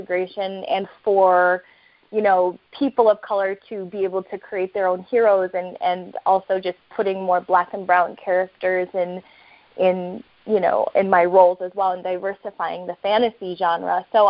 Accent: Albuquerque, New Mexico, United States; so I grew up in New Mexico, and New Mexico, Albuquerque, you know, is a small town, and I wanted to leave.

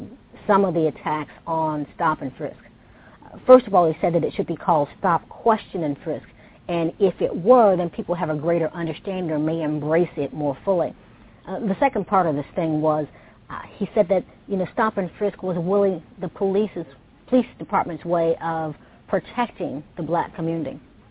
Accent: St. Louis, Missouri, United States; it's my hometown in St. Louis, where police departments have decided that they can take this a bit further.

